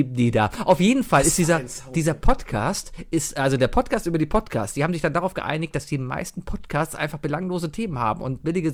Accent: Cologne, North Rhine-Westphalia, Germany; Ich war früher, ganz ehrlich, als Kölner ist man

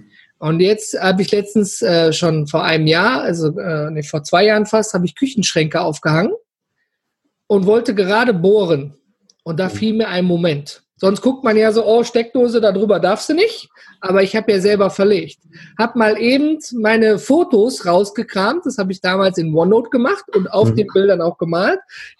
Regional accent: Duisburg, North Rhine-Westphalia, Germany; Ich komme aus dem schönen Ruhrpott, ja, gebürtig aus Duisburg.

